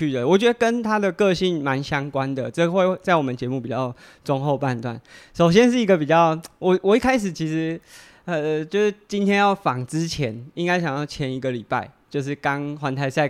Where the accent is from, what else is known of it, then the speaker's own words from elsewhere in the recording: Taipei, Taiwan; 但其实我是台北人。